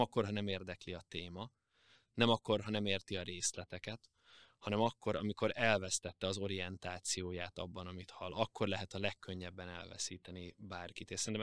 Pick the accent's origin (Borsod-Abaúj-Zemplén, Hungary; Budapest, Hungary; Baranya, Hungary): Budapest, Hungary; Mi Óbudáról költöztünk Békásmegyerre, Óbudán még angol nyelvű műsorok voltak, majd egy ponton 6 éves koromban német nyelvű műsorokkal találkoztam